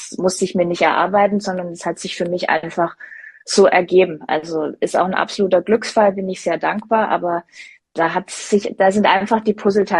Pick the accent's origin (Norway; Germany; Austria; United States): Germany; Stuttgart, Baden-Württemberg; Stuttgart ist meine Heimat.